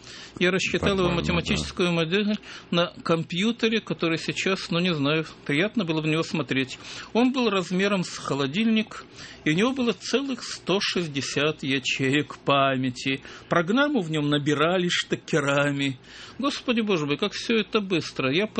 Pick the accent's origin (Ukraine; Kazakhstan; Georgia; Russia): Ukraine; Odesa, Odesa Oblast; Нет, я одессит, это невозможно.